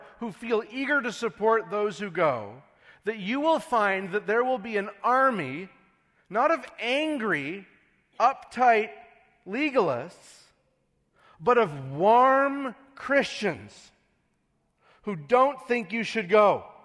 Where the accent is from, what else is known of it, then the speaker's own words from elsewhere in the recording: Saskatchewan, Canada; because I'm from Saskatchewan, which is probably the true middle of nowhere.